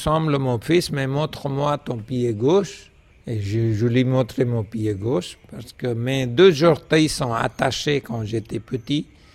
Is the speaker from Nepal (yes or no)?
yes; Nepal; first language Nepali; French is a second language; Comme j'avais presque oublié ma langue maternelle, les gens pensaient que je n'étais pas un Népalais, j'étais un Indien.